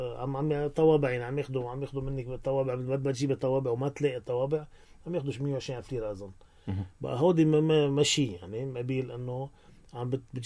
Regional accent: Syria; بس اني سوري عم نحكي صرنا بأرقام كتير متواضعة

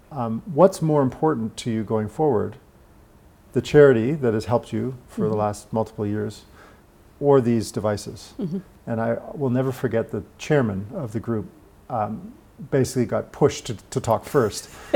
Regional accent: Canada; I grew up in Canada

